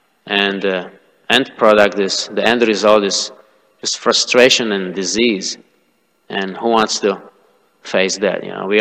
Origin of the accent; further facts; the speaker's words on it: Poland; English is a second language; I read it in my home country in Poland. I read it in Polish